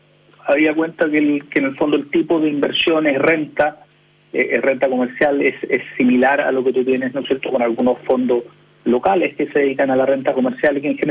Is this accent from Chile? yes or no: yes; Chile; yo creo que como inversionista chileno lo que pasó nos cambia un poco la perspectiva